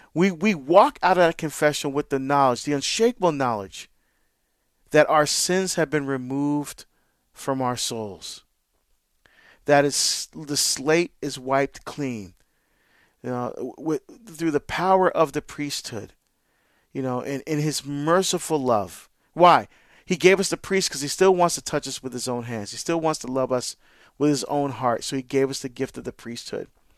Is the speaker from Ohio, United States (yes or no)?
no; New Jersey, United States; Well, on the other side of the state from where I grew up. I grew up on the New York side of New Jersey.